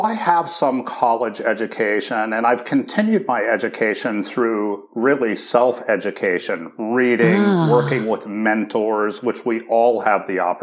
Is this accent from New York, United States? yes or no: no; Duluth, Minnesota, United States; You know, I grew up in Duluth, Minnesota. I was one of six kids